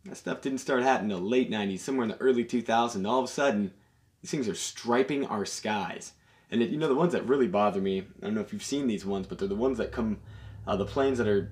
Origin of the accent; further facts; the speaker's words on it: Edmonds, Washington, United States; I grew up in Edmonds, Washington.